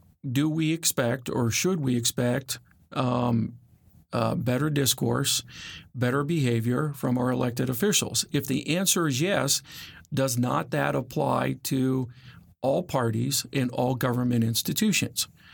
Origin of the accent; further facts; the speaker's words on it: Northern US, United States; you're from the South. I'm from the North.